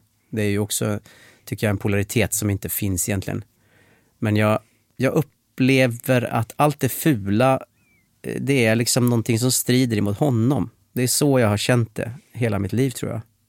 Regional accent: Dalarna County, Sweden; Jag är från Dalarna från början, så att höra ihop med jorden och marken.

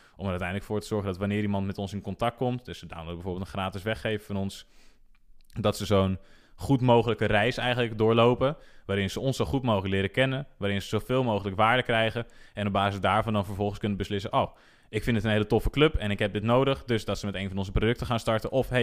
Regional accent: Muiden, North Holland, Netherlands; ouders die komen uit Haarlem en Bloemendaal. En die zijn toen op een gegeven moment naar Muiden verhuisd. Dus daar ben ik geboren en getogen. En ja, daar ben ik in Muiden gewoon tot de basisschool gezeten.

